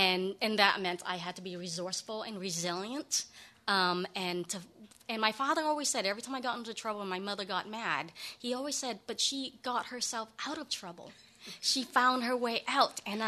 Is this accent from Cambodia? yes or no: yes; Cambodia; When I was growing up in the Khmer Rouge, and after my parents were killed and I ended up at various different camps and then at a child soldiers camp